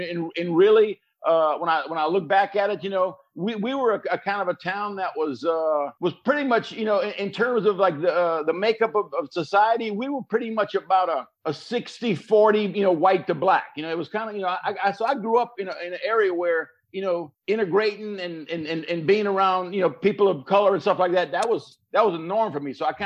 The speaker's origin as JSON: {"language": "English", "town": "Reserve", "region": "Louisiana", "country": "United States", "tie": "born or raised there", "said": "But, you know, Reserve was a small little town along the Mississippi River."}